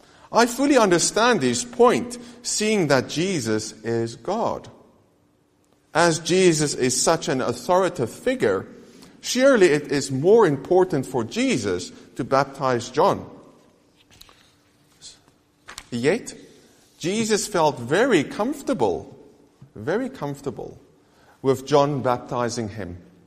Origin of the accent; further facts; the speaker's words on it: South Africa; now in United Kingdom; As a South African, it has taken me time, or has taken time for me, to understand what is appropriate in Scotland.